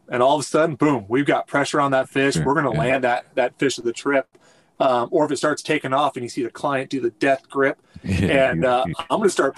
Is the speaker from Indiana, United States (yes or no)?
no; Redding, California, United States; And then for me, I grew up in Redding, California. So we had the lower Sacramento, big tailwater